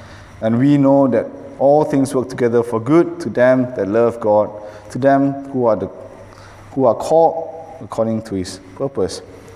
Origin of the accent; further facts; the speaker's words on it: Malaysia; growing up in Malaysia, and you know, we have a very secular country and a very secular society